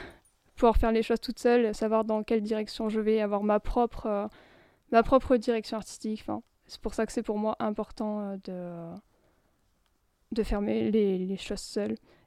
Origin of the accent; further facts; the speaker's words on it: Perpignan, Occitanie, France; also born or lived in Nice; Je suis née à Nice, mais j'ai toujours vécu à Perpignan.